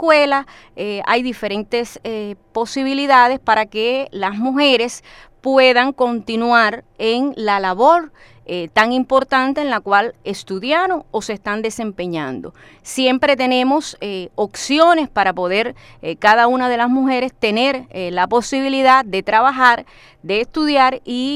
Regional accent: Cuba; puedo decir que soy una cubana nacida y criada bajo las criminales acciones del gobierno terrorista de Estados Unidos

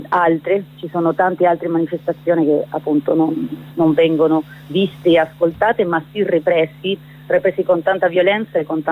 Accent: Peru; Per esempio io sono del Perù

